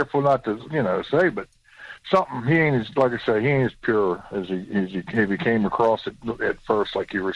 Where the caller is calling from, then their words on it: Ohio, United States; from Ohio.